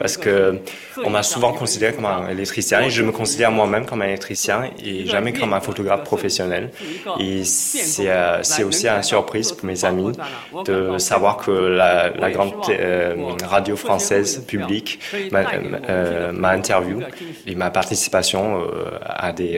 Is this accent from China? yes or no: yes; Wuxi, Jiangsu, China; French is a second language; C'est un des photographes qui se trouve aussi dans ma ville natale, Wuxi